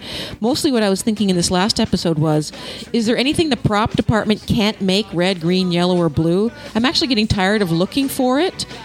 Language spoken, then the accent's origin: English; Canada; now in United States; from Canada, now in America.